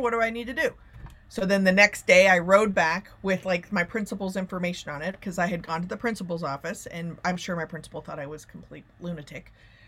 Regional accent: Plano, Texas, United States; So I grew up in Plano, Texas, and this guy had just moved to the outskirts of town

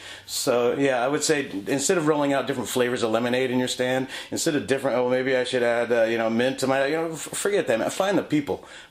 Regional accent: Los Angeles, California, United States; Sorry, I apologize. I'm from Los Angeles.

